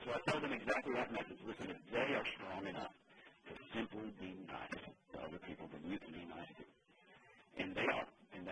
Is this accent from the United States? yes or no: yes; the South, United States; listen, I'm from the South. Everything there has calories, even the air.